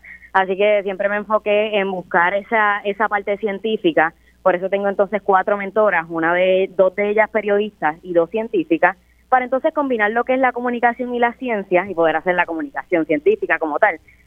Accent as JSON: {"language": "Spanish", "town": "Guayama", "country": "Puerto Rico", "said": "soy de Guayama, tengo 21 años y soy estudiante de periodismo"}